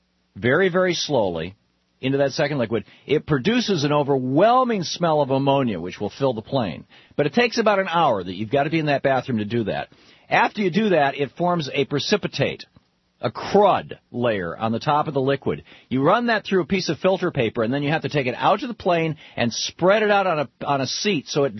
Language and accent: English; Michigan, United States; I've been in Adrian, Michigan. I grew up in Michigan.